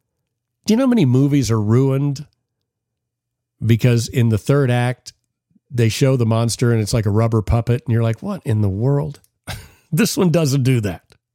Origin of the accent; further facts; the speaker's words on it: Southern United States, United States; And I grew up in the Bible Belt. And when you're 17 in the Bible Belt, back in the 1980s, you end up going on church field trips.